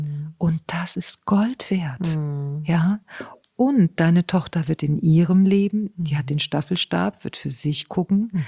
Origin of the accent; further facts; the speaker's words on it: Spain; Ich bin ja Spanierin.